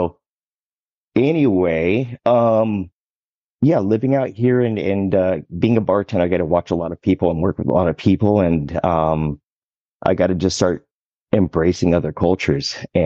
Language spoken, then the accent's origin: English; Los Angeles, California, United States; moved away as an adult; now in Maui, United States; So I grew up in Los Angeles, grew up there, got into writing a little bit